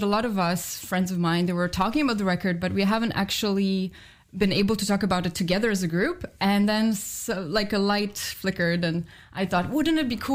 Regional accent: Poland; English is a second language; My parents, for example, my parents' generation, I come from Poland.

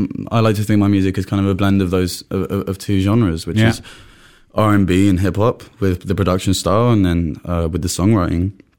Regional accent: London, United Kingdom; growing up in London

